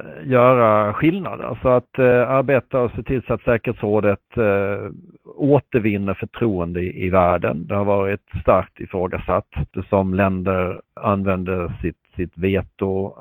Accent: Skåne, Sweden; Jag är skåning och jag har ett fantastiskt kul jobb.

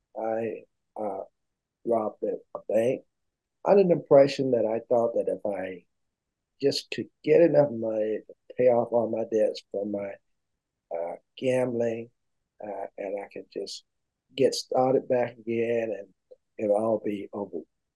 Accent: Louisburg, North Carolina, United States; Very small, but actually my hometown was really about 10 miles outside of Lewisburg.

